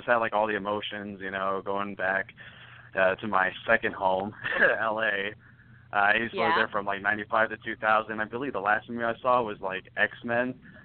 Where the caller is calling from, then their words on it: Mesa, Arizona, United States; I'm calling all the way from Mesa, Arizona.